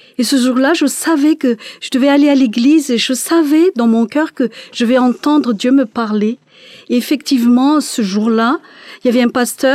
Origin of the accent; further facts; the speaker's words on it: Madagascar; moved away as an adult; now in France; je suis originaire de Madagascar et je suis venue en France pour faire mes études, pour continuer mes études